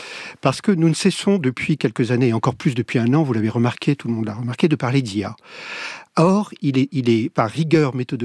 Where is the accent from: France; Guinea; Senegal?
France; Antony, Île-de-France; quand j'étais gamin, j'ai grandi à Antony